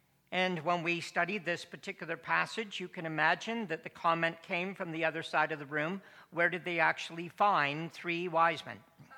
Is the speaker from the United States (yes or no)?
no; Simcoe, Ontario, Canada; including my hometown of Simcoe